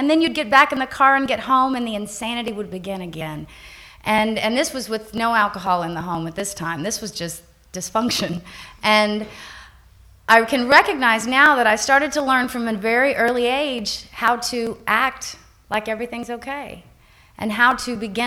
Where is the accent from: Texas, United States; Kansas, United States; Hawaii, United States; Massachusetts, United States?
Texas, United States; But I'm from Texas, and I come from a fairly normal dysfunctional home